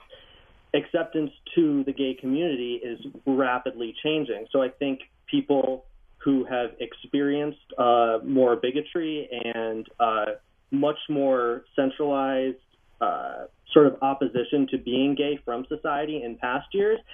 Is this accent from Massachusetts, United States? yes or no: yes; Georgetown, Massachusetts, United States; I grew up in New England. And I was lucky enough to go to a small public high school up in Massachusetts, Georgetown High School